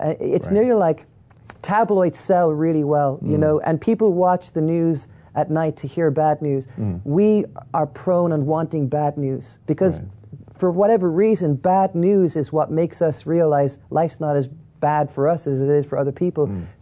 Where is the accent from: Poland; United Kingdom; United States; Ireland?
Ireland; Well, you know, growing up in Ireland, we had this saying